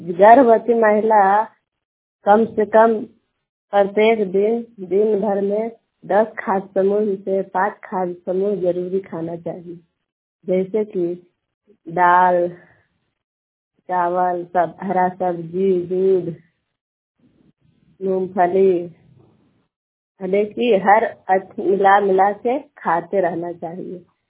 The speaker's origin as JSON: {"language": "Hindi", "town": "Nadiganj", "region": "Bihar", "country": "India", "said": "मैं नादीगंज से रहने वाली हूँ और मैं ननौरा पंचायत से हूँ"}